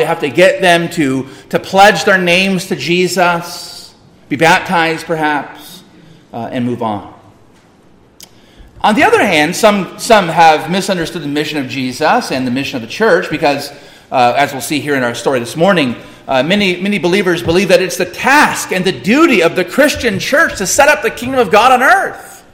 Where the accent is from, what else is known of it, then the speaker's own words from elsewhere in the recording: United States; I'm speaking as an American.